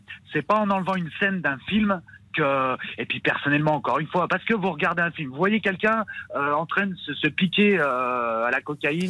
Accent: Corsica, France; Dites rien sur la Corse, parce que je suis corse.

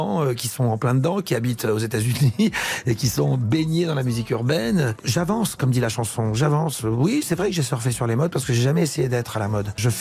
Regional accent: Tlemcen, Tlemcen Province, Algeria; born there; On arrive à Tlemcen, ma ville natale, et on marche la main dans la main tous les deux.

